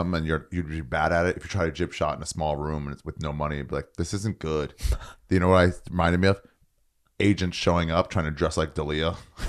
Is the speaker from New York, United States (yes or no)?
yes; New York, United States; Everyone's like, whatever. I'm from New York. I'm like, whatever.